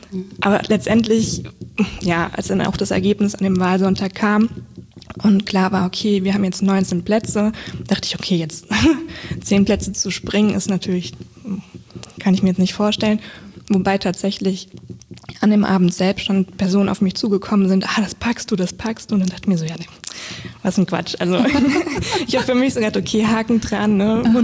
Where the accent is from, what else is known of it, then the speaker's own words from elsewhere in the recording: Wiesbaden, Hesse, Germany; so ein Nach-Hause-Kommen-Gefühl, wenn ich dann wieder in Wiesbaden angekommen bin, oder wenn man als Kind im Urlaub war und dann sind wir, also wir haben bei Henkel Trockengon gewohnt